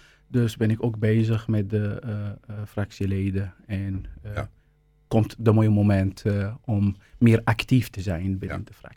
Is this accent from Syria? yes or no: yes; Aleppo, Aleppo Governorate, Syria; Dutch is a second language; moved away as an adult; now in Netherlands; Maar ik kom oorspronkelijk uit Aleppo, Syrië.